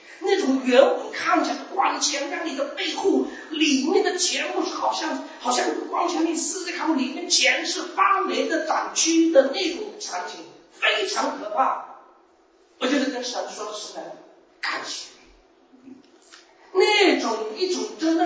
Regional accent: China; 当然我们是来自神州，对不对？我们中国是被称为神州的地方。

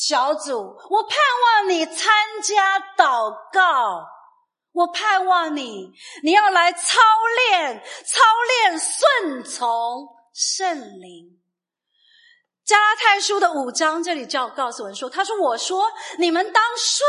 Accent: China; Chinese is a second language; 哪怕是语言，我们从中国来，我们来到这个地方，你要学语言

